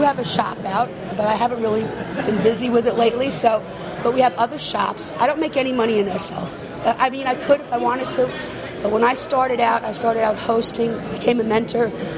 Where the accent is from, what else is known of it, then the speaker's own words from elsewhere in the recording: Queens, New York, United States; I come from Queens, New York. In world, I live in Lemonsport.